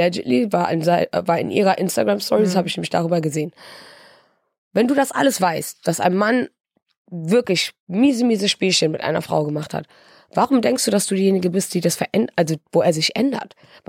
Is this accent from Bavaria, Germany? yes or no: no; Wuppertal, North Rhine-Westphalia, Germany; Es ist sogar jemand aus meiner Heimatstadt, aus Wuppertal.